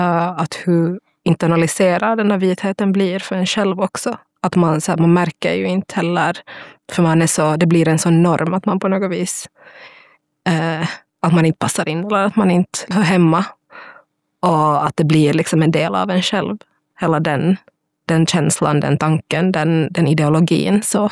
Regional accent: Helsinki, Uusimaa, Finland; jag har vuxit upp i södra Helsingfors som är en väldigt vit kontext, en ganska medelklassig kontext också.

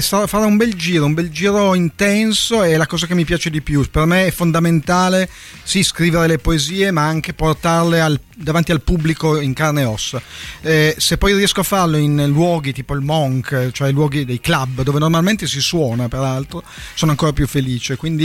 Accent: Turin, Piedmont, Italy; io che sono di Torino ho scritto pochissime poesie su Torino

